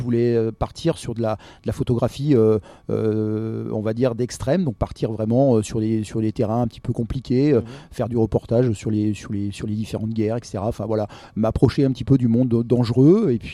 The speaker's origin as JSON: {"language": "French", "region": "Bourgogne-Franche-Comté", "country": "France", "said": "puisque je suis originaire de la Bourgogne, région chablisienne"}